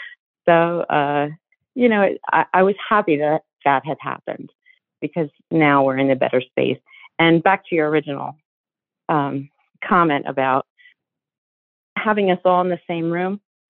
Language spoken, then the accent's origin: English; New Jersey, United States; well, you all know I'm from Jersey. I'm a Jersey girl.